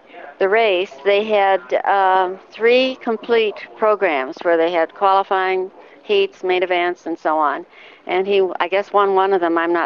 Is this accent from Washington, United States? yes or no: no; Iowa, United States; I'm from Iowa. Still have family there.